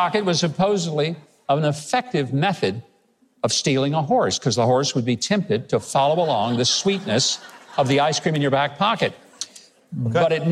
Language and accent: English; Arkansas, United States; It's from my home state of Arkansas.